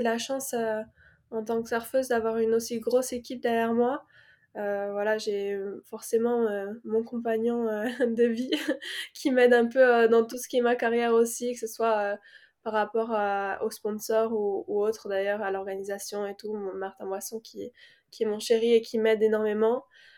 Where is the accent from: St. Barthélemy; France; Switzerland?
St. Barthélemy; also born or lived in Guadeloupe; Et ensuite, avec mon papa, on a déménagé sur Saint-Barth. Donc voilà, j'ai grandi dans les Caraïbes.